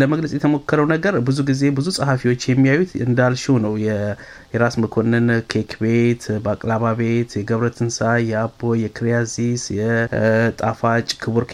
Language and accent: Amharic; Addis Ababa, Ethiopia; እኔ ብዙ ጊዜ ወደ አዲስ አበባ ሲሄድ መጀመሪያ ከጓደኞች ጋር ሆነን ያው ድሮ ያደኩበት ሰፈር ስለሆነ እዛ ሄዳለሁኝ።